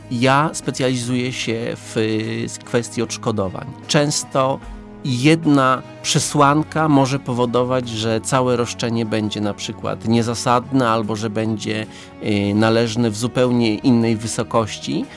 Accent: Olesno, Opole Voivodeship, Poland; bo ja pochodzę z Olesna

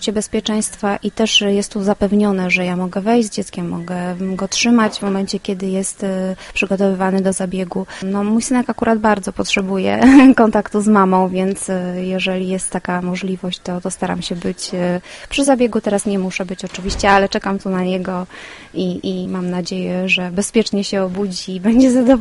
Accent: Opole, Opole Voivodeship, Poland; A tutaj, ponieważ jesteśmy z Opola, mamy pod ręką takie przyjazne miejsce.

